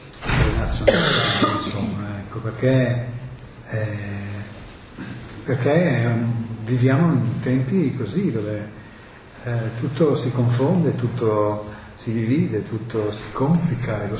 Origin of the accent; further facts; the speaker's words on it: Piacenza, Emilia-Romagna, Italy; born there; perché io sono nato a Piacenza.